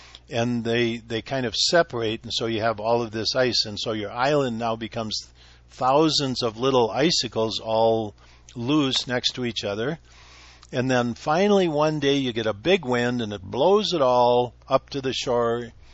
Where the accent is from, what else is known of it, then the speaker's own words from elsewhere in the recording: Minnesota, United States; Now, I grew up in Minnesota, haven't really been there for a while, but as a kid, I saw the lakes freeze, I saw them thaw